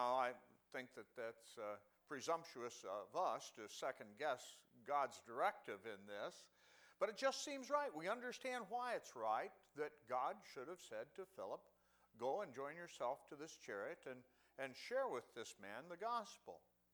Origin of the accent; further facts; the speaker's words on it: Kalkaska, Michigan, United States; also born or lived in Big Rapids; You know, I grew up in Michigan. I graduated from Great Lakes Christian College.